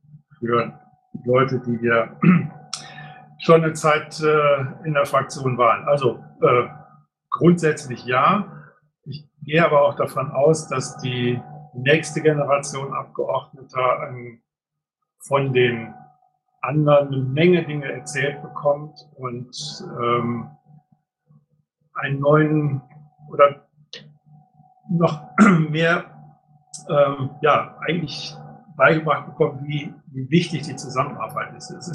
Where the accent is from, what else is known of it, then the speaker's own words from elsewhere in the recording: Düsseldorf, North Rhine-Westphalia, Germany; weil ich tatsächlich als Düsseldorfer mit meiner halt hier von um die Ecke komme, also sehr viel hier auch mein Hauptbüro habe.